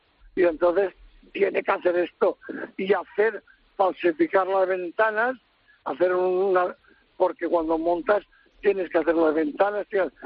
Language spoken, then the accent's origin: Spanish; Valencian Community, Spain; Soy valenciano y estoy en Alcácer.